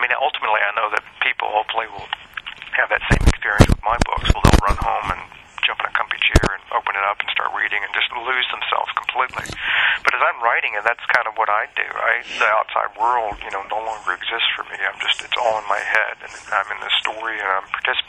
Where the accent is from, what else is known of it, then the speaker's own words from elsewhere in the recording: Richmond, Virginia, United States; And I grew up in Richmond, Virginia, never really traveled outside the city or state when I was a kid.